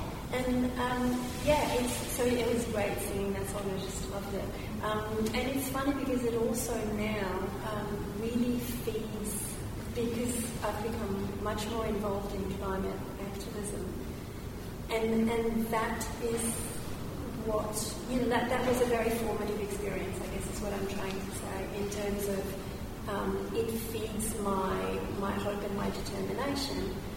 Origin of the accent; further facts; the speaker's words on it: France; It took me back actually to when I was a kid growing up in France